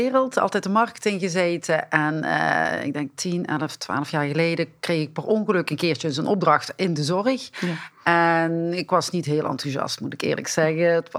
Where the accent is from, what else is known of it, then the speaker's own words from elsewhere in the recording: Elsloo, Limburg, Netherlands; moved away as an adult; now in Waalwijk, Netherlands; Ik kom uit Elslo, een heel klein kasteeldorpje tegen Maastricht aan. Ik woon wel al vanaf mijn 21ste in Waalwijk.